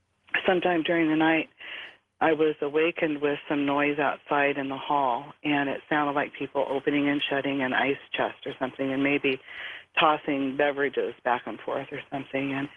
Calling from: Everson, Washington, United States; I'm calling from Everson, Washington.

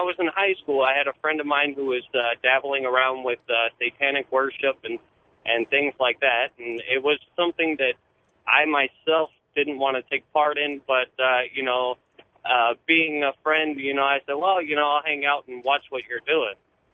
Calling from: California, United States; I'm calling from California.

